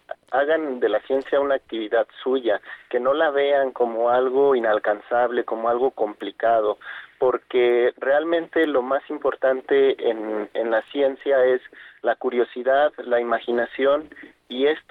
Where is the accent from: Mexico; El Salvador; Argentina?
Mexico; Morelia, Michoacán; yo soy de Morelia, una ciudad muy bonita. Yo estudié aquí mi educación básica en escuelas públicas.